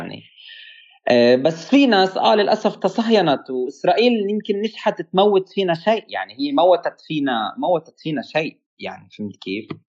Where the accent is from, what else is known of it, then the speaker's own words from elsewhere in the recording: Palestine; moved away; وأنا خرجت من فلسطين أفاجئك، أنا خرجت من فلسطين لأكتشف الفلسطين اللي فيه